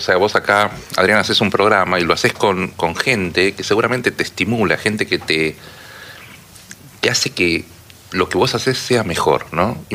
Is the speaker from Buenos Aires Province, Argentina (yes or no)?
yes; Avellaneda, Buenos Aires Province, Argentina; also born or lived in Lomas de Zamora; yo, digamos, nací en Loma de Zamora, viví toda mi vida en Avellaneda, pero en Lanús tengo mi orquesta y mi grupo de amigos